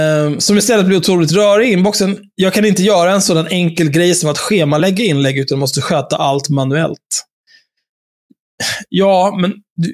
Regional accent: Palestine; Nej, som människorättsaktivist. Som palestinier kanske.

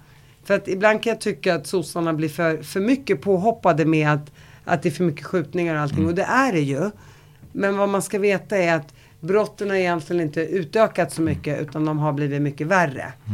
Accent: Sweden; Men när jag växte upp i Sverige

